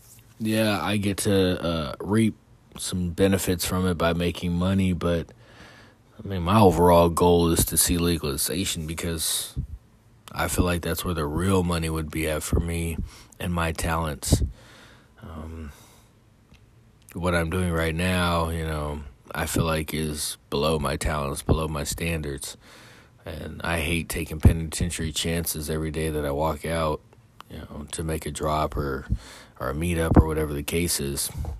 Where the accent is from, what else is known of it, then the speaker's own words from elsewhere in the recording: California, United States; Like I said, I'm from the state of California.